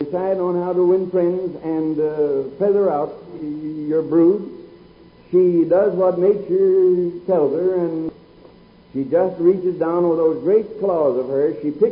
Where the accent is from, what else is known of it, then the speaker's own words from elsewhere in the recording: United States; born there; I was born in the United States. I never knew what it was to say His Majesty.